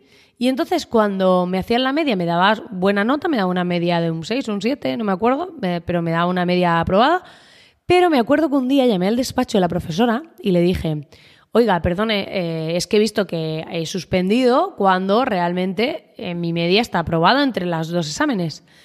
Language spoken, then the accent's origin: Spanish; Spain; en España, que bueno, que es de donde soy yo